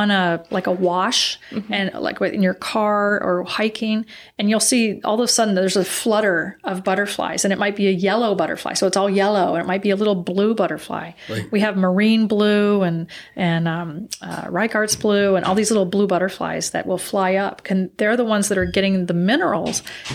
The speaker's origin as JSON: {"language": "English", "region": "California", "country": "United States", "tie": "born or raised there", "said": "Growing up in California, I used to collect caterpillars as an eight-year-old, and I used to put them in the jars and feed them."}